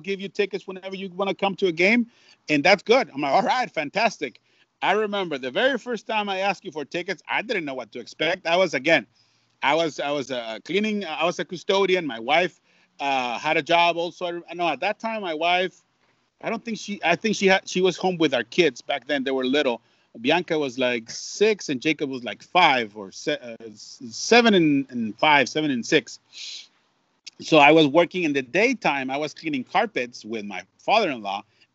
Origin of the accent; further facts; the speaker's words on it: Tijuana, Baja California, Mexico; English is a second language; this custodian, born and raised in Tijuana, Mexico, who didn't speak a word of English before he was, 1920